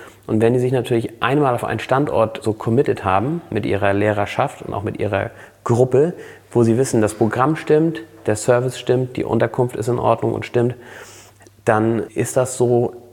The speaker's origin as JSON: {"language": "German", "town": "Flensburg", "region": "Schleswig-Holstein", "country": "Germany", "tie": "born or raised there", "said": "Und Flensburg ist meine Geburtsstadt. Eine ganz besondere Stadt und auch absolut, das ist Heimat hier, Flensburg."}